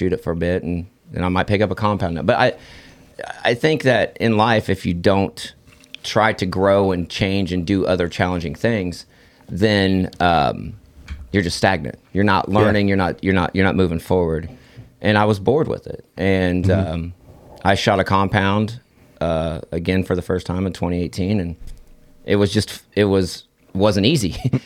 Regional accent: Terre Haute, Indiana, United States; I'm from Terre Haute, Indiana.

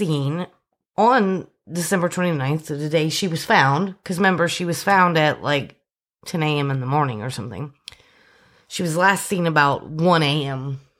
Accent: Texas, United States; Well, I agree, but we're from Texas and they're from Missouri.

